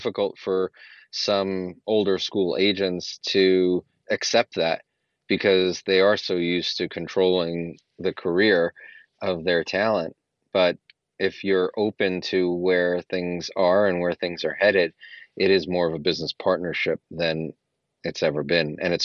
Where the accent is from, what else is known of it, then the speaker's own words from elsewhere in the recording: Brooklyn, New York, United States; Yeah, I'm from Brooklyn. Yeah, well, not only am I from New York, I'm from the pizza capital of the world, which is Brooklyn, New York.